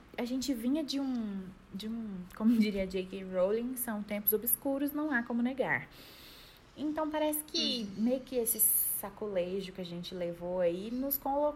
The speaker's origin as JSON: {"language": "Portuguese", "region": "Goiás", "country": "Brazil", "said": "Nós somos goianas, acho que já deu para perceber pelo meu sotaque."}